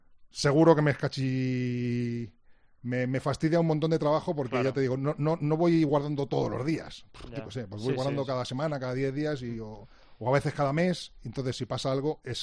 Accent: Madrid, Community of Madrid, Spain; Yo soy de Madrid, pero estuve trabajando en Málaga 3 años, los 3 años primeros de mi profesión, cuando me fui a trabajar allí en el año 89

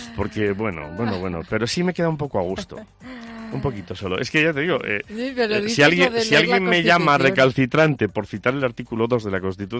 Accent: Galicia, Spain; now in Zamora, Spain; yo te lo digo como gallego, zamorano de adopción, pero gallego de origen

